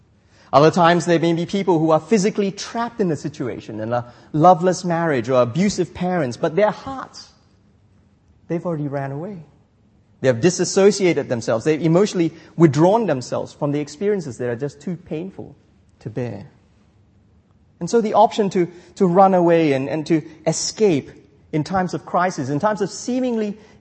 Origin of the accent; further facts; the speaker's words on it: Malaysia; I'm from Malaysia, we don't have that many animals. Not in the city anyway.